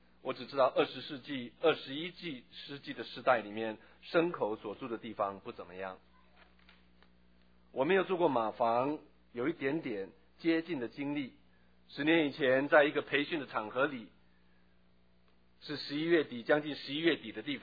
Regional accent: China

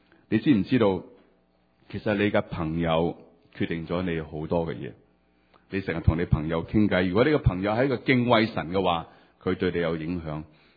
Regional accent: China; 希伯来人看这个心，其实跟我们中国人看心很似的

